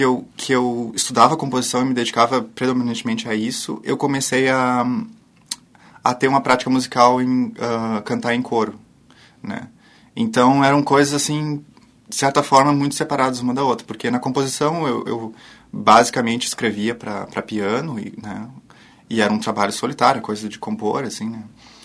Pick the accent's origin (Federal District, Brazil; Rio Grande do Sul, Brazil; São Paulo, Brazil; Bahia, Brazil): Rio Grande do Sul, Brazil; Gravataí; Eu sou de Gravataí, né?